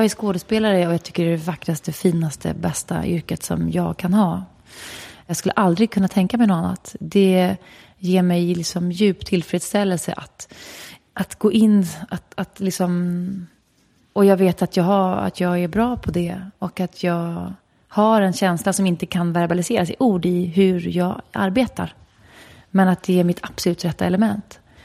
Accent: Stockholm County, Sweden; Och sen föddes jag där, i skogen. Och det var en bra plats att växa upp på. Det var ju en rätt bra mix då mellan barn med de stora villorna och höghusen och radhusen som alla gick i skolan tillsammans. Och nära till... Skärholmen, eller Skärharlem

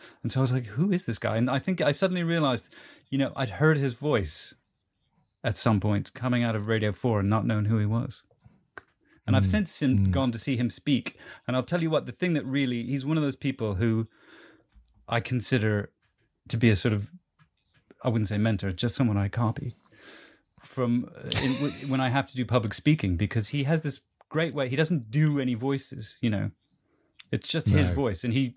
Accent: United States; I grew up in America. Yeah.

